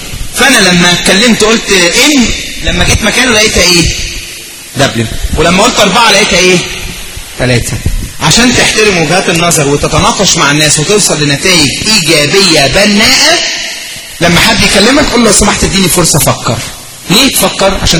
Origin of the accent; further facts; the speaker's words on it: Egypt; عندنا في مصر انتشرت إشاعة هحكيها لكم